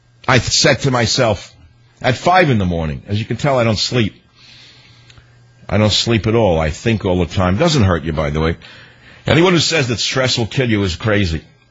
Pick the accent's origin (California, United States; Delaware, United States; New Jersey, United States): California, United States; San Francisco; Let's go to KSFO in San Francisco. Mark, thanks for calling from my hometown.